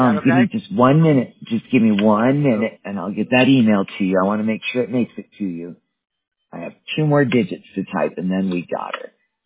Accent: Wisconsin, United States; now in Colorado, United States; I love it here. I grew up in Wisconsin, and this is the only place

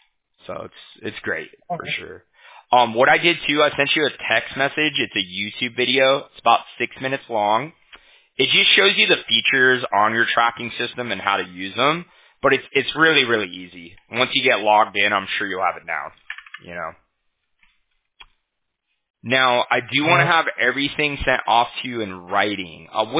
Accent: Orange County, California, United States; I'm from Orange County, so I'm one county up from San Diego, you know.

